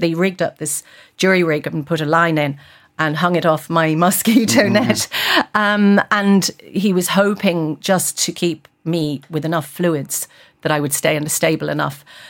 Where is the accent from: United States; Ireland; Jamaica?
Ireland; Galway, Connacht; I come from Galway, you know how it rains in the West, right?